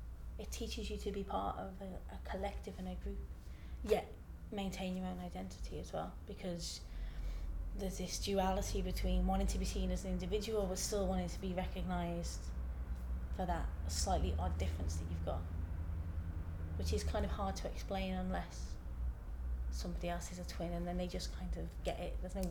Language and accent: English; Birmingham, West Midlands, United Kingdom; But growing up in Birmingham was very dark. It's a very industrial city, and I grew up in the 80s before a lot of the developments have happened.